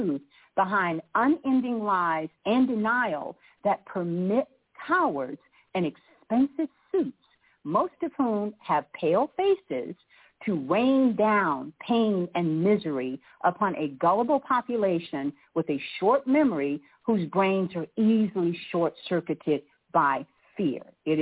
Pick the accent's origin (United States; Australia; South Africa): United States; Texas; Now, I'm talking to you from Texas. I am originally from Texas, and our motto is don't mess with Texas.